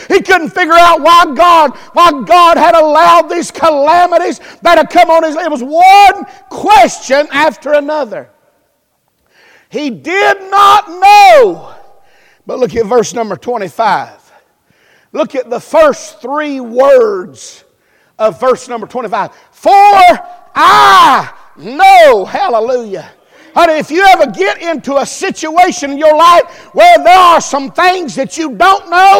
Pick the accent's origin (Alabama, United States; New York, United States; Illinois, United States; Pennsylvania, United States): Alabama, United States; Now, I don't know how y'all feel about that in South Carolina, but I'm from Alabama.